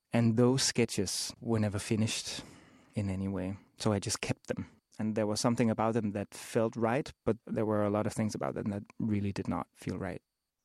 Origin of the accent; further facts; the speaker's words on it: Copenhagen, Capital Region of Denmark, Denmark; I'm from Copenhagen, Denmark.